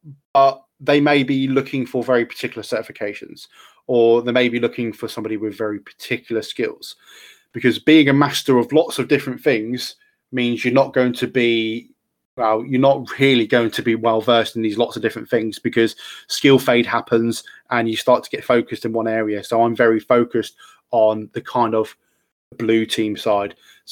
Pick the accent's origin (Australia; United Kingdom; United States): United Kingdom; Yes, I am British.